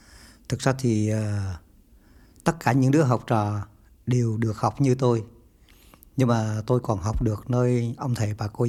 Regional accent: Phan Thiet, Bình Thuận, Vietnam; born there; Tôi được sinh ra tại thành phố Phan Thiết ở Việt Nam, miền Nam Việt Nam.

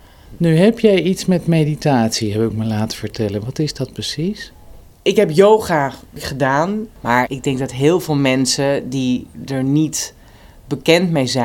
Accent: Amsterdam, North Holland, Netherlands; 36 jaar, geboren en getogen in Amsterdam. Actrice geweest heel lang en de laatste jaar eigenlijk niet meer. Een jaar lang in Amerika gewoond, ruim een jaar. En nu weer eventjes in Nederland.

